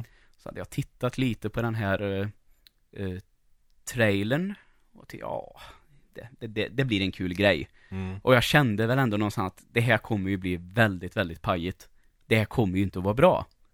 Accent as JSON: {"language": "Swedish", "town": "Lidköping", "region": "Västra Götaland County", "country": "Sweden", "said": "för jag kommer från Lidköping, nära Kinnekulle."}